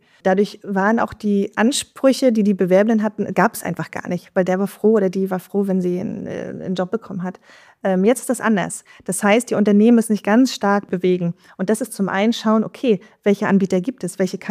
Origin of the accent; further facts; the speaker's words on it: Northern Germany, Germany; wir kommen jetzt aus Norddeutschland, ne?